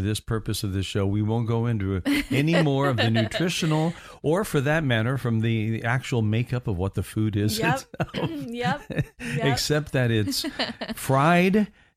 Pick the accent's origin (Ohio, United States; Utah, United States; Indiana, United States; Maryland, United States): Indiana, United States; I'm from Indiana